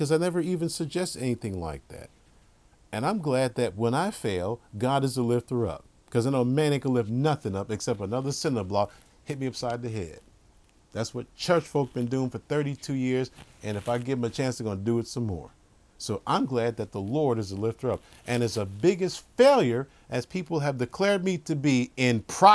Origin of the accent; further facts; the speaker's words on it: United States; forget the world, I'm an American, and I want America to look out for America.